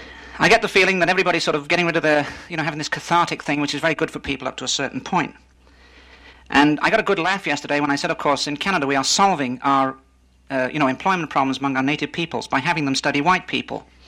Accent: England, United Kingdom; I was brought up in England

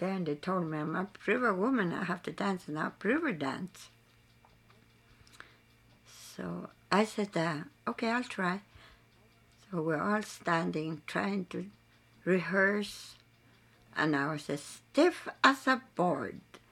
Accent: Bethel, Alaska, United States; now in Holy Cross, United States; From Bethels.

